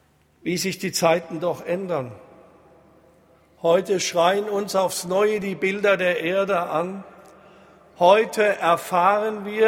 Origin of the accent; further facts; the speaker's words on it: Darmstadt, Hesse, Germany; 1968, vor 51 Jahren, wurde ich in meiner Heimatstadt Darmstadt konfirmiert.